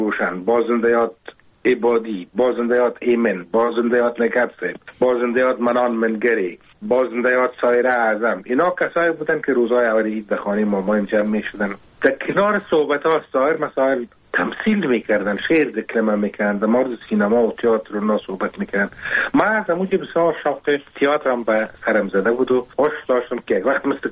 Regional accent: Kabul, Afghanistan; born or raised there

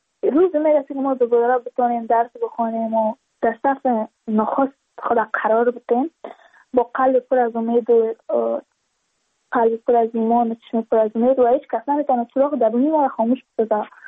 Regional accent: Badakhshan, Afghanistan; ما از بدخشان هستیم، یعنی منطقای دور دستش

